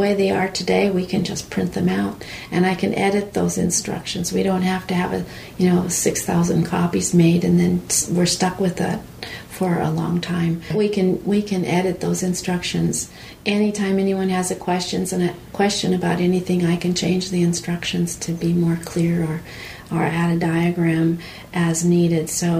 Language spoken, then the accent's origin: English; United States; although I am truly an American, even though my ancestors were Swedish.